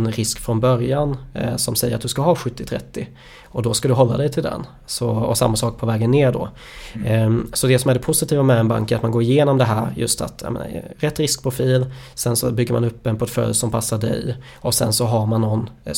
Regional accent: Småland, Sweden; Jag är ju smålänning från början också.

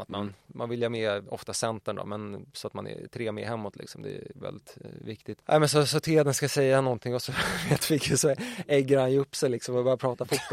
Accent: Finland; Jag är ju finländare.

